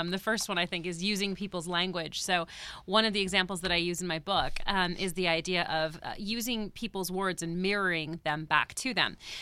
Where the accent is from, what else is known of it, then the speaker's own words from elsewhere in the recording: United States; now in United Kingdom; So I am American. You could probably guess by my accent. But I live in England. I've been there for 5 years.